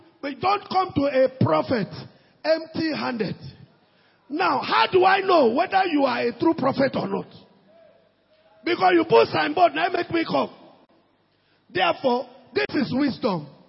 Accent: Akwanga, Nasarawa, Nigeria; I come from Akwanga.

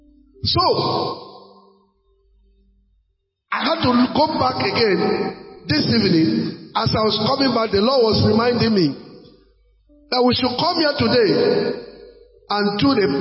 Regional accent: Akwanga, Nasarawa, Nigeria; I am from Akwanga.

